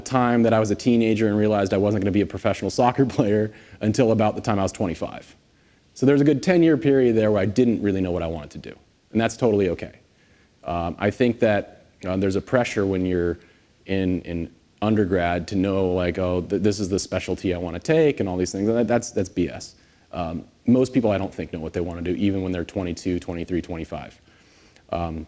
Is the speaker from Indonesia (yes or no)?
no; California, United States; I was born and raised in the Bay Area.